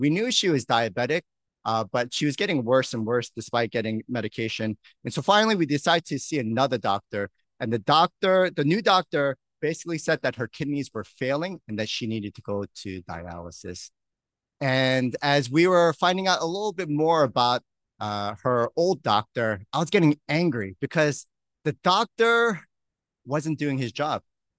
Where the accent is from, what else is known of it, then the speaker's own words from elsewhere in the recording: New York, United States; When I was growing up in New York, I was, my dad's a pastor, my mom was a nurse